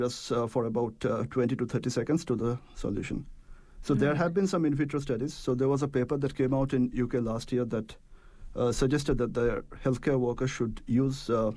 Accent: Kolkata, West Bengal, India; And eventually it came to my hometown where I was in Kolkata.

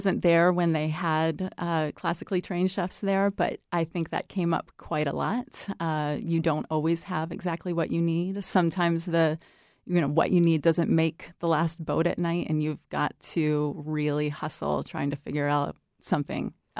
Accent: California, United States; I'm from California. I'll never be from Maine.

